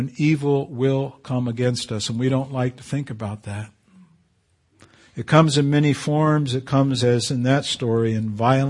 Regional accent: Canary Islands, Spain; I remember as a boy growing up in the Canary Islands

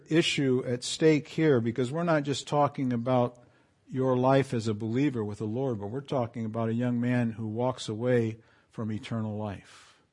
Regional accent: Canary Islands, Spain; I grew up in the Canary Islands with camels.

